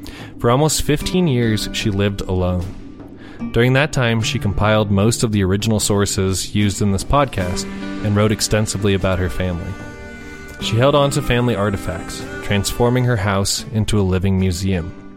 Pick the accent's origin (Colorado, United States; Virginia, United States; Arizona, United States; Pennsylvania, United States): Colorado, United States; Denver; also born or lived in California; I was born in California and moved to the outer suburbs of Denver at the age of two.